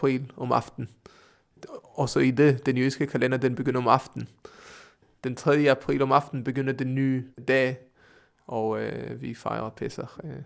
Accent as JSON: {"language": "Danish", "country": "Israel", "tie": "born or raised there", "also_born_or_lived": "Norway", "second_language": "Danish", "moved": "yes", "lives_now": "Denmark", "said": "Nej, men jeg er født i Norge og opvokset i Israel. Jeg kom til Israel, da jeg var 3 år gammel."}